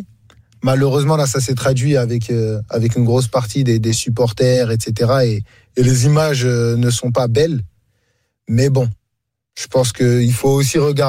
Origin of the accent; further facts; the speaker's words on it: France; born there; Je suis né en France.